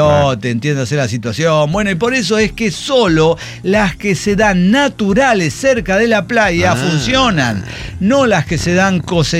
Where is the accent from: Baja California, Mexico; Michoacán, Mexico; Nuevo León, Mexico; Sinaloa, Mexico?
Sinaloa, Mexico; Yo, a ver, soy sinaloense